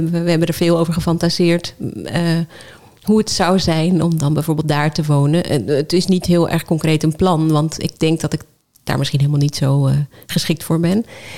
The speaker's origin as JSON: {"language": "Dutch", "country": "Netherlands", "said": "het is wel veel wilder dan wij als Nederlanders zelf van gewend zijn."}